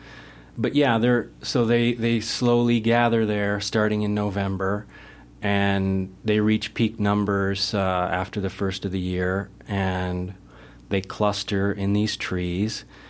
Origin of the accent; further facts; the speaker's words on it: Minnesota, United States; then some continue more straight northerly toward where I grew up in Minnesota and southern Canada, west of the Great Lakes.